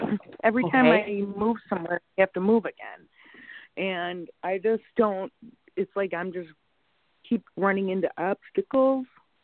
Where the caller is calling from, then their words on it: Chicago, Illinois, United States; I'm calling from Chicago.